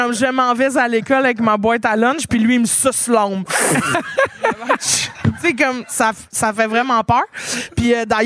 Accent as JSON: {"language": "French", "town": "Montreal", "region": "Quebec", "country": "Canada", "tie": "born or raised there", "said": "Oui, j'ai grandi à Montréal."}